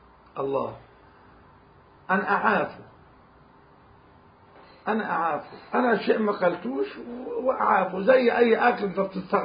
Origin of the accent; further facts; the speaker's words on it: Sharqia Governorate, Egypt; كما نرى مثلا عندنا في الشرقية طقوس معينة في الأكل والكلام إلى آخره